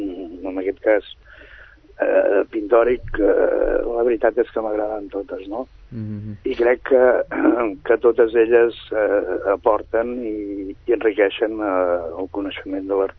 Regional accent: Sabadell, Catalonia, Spain; born there; soc nascut a Sabadell i vic a Sabadell. De fet, sempre he sigut molt amant d'aquesta ciutat.

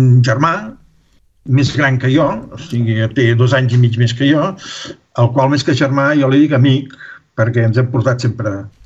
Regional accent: L'Armentera, Catalonia, Spain; born there; jo vaig néixer a l'Empordà, a l'Empordà, a un poble que es diu l'Armentera.

